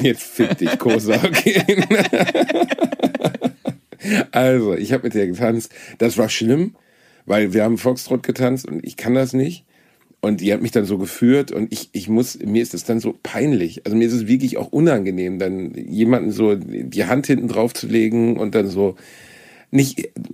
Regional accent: Gelsenkirchen, North Rhine-Westphalia, Germany; born there; Also ich bin in Schalke geboren, das Stadion, wo ich bin wirklich 2 Kilometer vom Stadion entfernt geboren. Und in Gelsenkirchen gibt es

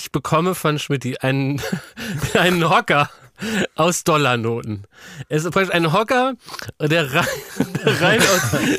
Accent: Berlin, Germany; Und 86 ist auch mein Geburtsjahr.

